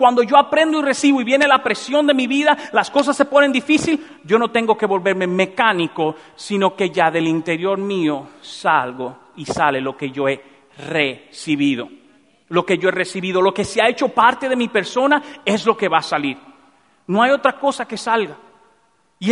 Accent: Dominican Republic; Por ejemplo, en mi país se juega mucho béisbol. Y siempre se está jugando béisbol. Es el deporte más famoso, ¿verdad? En República Dominicana.

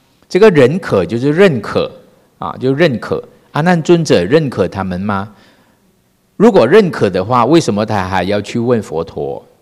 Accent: Malaysia; now in Taiwan; 因为我自己是从马来西亚来的嘛，我没有来台湾之前呢，我就看了导师的书了

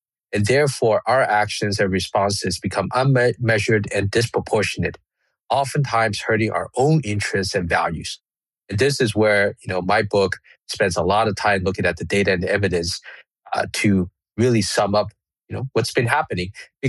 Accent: Los Angeles, California, United States; Yeah, I grew up in Los Angeles, went to school at Stanford.

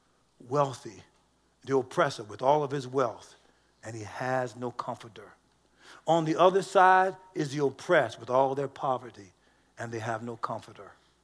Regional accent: Richmond, Virginia, United States; I was from Richmond, Virginia.

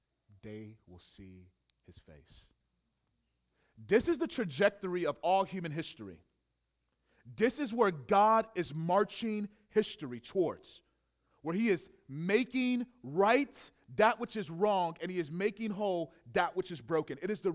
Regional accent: Houston, Texas, United States; and I grew up in Houston, Bible Belt

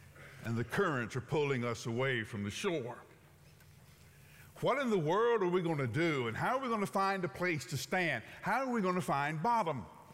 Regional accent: Huntsville, Alabama, United States; I grew up in Alabama, you know that.

